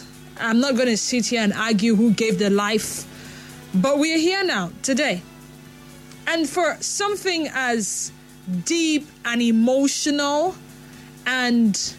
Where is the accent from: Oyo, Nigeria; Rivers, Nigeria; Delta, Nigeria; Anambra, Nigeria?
Rivers, Nigeria; Port Harcourt; from Port Harcourt.